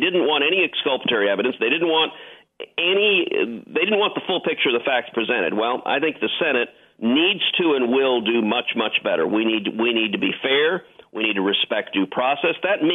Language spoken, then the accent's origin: English; Houston, Texas, United States; I live in Houston. I grew up in Houston.